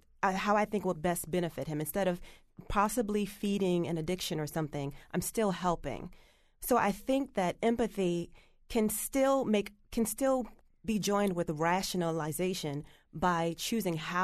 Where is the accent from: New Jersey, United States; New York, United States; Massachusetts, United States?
New Jersey, United States; So, for example, I'm from Jersey, and same example, if I see a homeless person on the street, in the streets of Newark